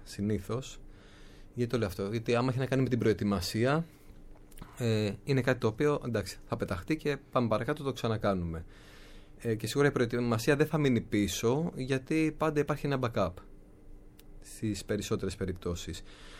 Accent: Athens, Attica, Greece; όταν μαθαίνω ότι είμαι από Αθήνα, μου λένε φοβερή πόλη.

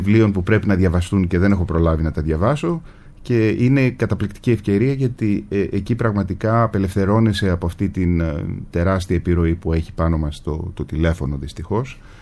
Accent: Corfu, Ionian Islands, Greece; born there; Γεννήθηκα στην Κέρκυρα, αλλά με την Κέρκυρα δεν έχω κάποια σχέση.

